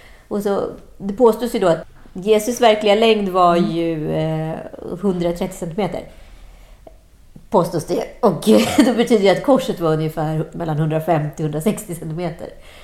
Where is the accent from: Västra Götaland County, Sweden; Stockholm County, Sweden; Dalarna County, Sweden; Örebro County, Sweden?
Örebro County, Sweden; Garphyttan; han sitter i den lilla kyrkan i Garpyttan, höll jag på att säga, där jag åkte förbi, där jag är uppvuxen.